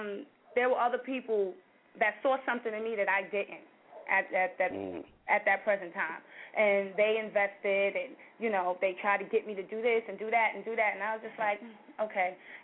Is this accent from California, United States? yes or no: no; New York City, New York, United States; living in Harlem, which is where I come from East River to 132nd and Madison, Lincoln, you know, now I'm up here in the Polo Grounds.